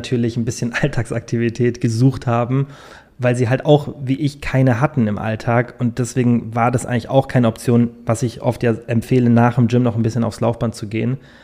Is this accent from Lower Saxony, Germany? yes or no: no; Bavaria, Germany; gerade ich komme ja aus dem Allgäu, bei uns wird schon im Winter sehr, sehr kalt